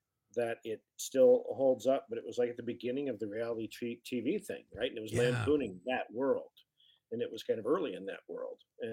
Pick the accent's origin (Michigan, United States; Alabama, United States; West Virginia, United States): Michigan, United States; Battle Creek; I'm from Serial City.